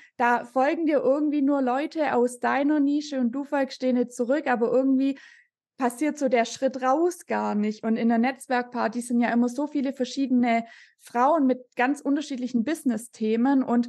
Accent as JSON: {"language": "German", "region": "Baden-Württemberg", "country": "Germany", "accent": "Swabian", "said": "Ich komme aus dem schönen Schwabenland, wie man bestimmt dann auch an meinem Dialekt hören wird."}